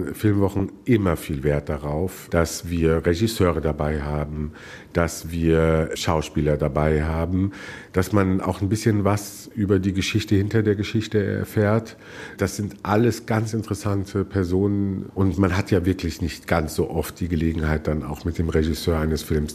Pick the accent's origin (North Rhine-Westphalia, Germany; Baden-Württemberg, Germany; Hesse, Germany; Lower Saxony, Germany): Hesse, Germany; Frankfurt; Frankfurt ist meine Heimat.